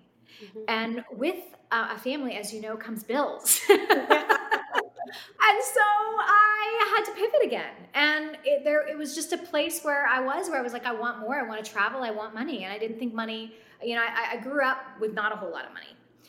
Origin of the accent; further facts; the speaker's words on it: Canada; moved away as an adult; now in United States; I was born in Canada. I was raised in Canada, and I always knew that I wanted to be a country music artist. So at 18, I picked up and left